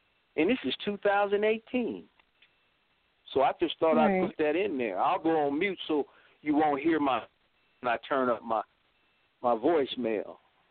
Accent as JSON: {"language": "English", "town": "Sacramento", "region": "California", "country": "United States", "said": "I'm from Sacramento, California"}